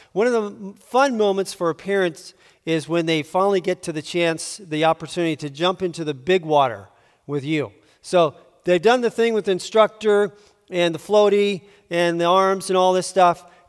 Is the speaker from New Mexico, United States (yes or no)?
no; San Diego, California, United States; From San Diego. And growing up in San Diego, my parents wanted their kids to be water safe.